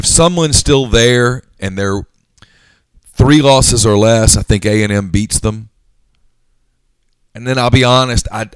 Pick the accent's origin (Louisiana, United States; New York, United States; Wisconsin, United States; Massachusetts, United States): Louisiana, United States; Ruston; I grew up in Ruston. I spent 16 years of my life in Ruston.